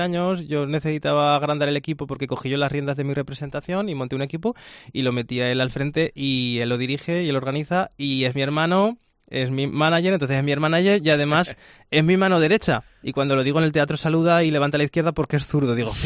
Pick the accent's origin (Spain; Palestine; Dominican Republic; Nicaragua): Spain; Aragon; ahora que estamos dentro de la gira aragonesa, que es lo que decidí hacer yo para la gente de mi tierra y de mis pueblos